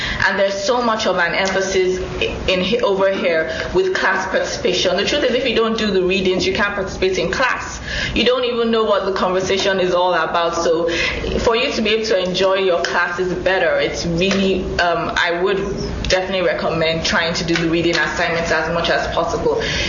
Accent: Nigeria; I came in from Nigeria just about 3 months before I started the program

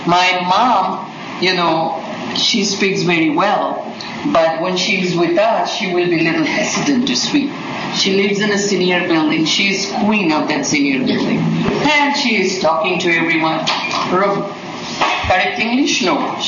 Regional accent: Chicago, Illinois, United States; I'm from Chicago, and I'm from Apnagar.

